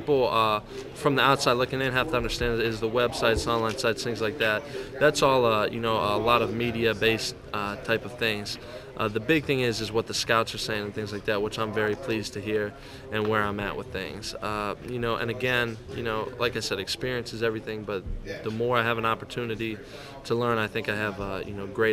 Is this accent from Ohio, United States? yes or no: yes; Ohio, United States; I mean, I was born and raised in Ohio.